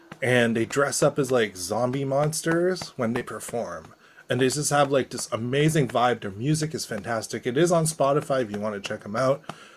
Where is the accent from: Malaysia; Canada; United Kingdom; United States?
Canada; Toronto, Ontario; and I'm from Toronto